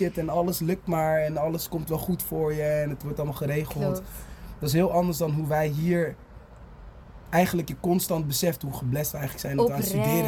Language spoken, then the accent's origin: Dutch; Nijmegen, Gelderland, Netherlands; En ik ben, daarvoor heb ik ook in boerendorpjes gewoond. Waar ik niet vandaan kom, want ik kom uit Nijmegen. Ik ben sowieso meer een stadspersoon